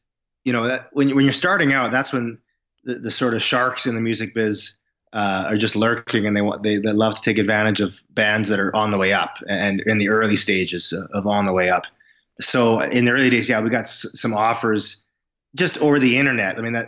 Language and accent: English; Saskatoon, Saskatchewan, Canada; also born or lived in Vancouver; Saskatoon, where I live now.